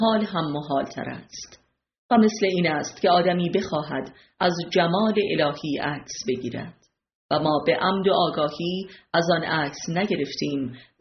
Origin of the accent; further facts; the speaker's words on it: Sangsar, Semnan, Iran; born there; این مکاشفه از دوران کودکی در کوههای دازگاره و بلکه قبل از آن از کوه الله صفه در مقابل خانه زادگاهم در سنگ سر آغاز شده بود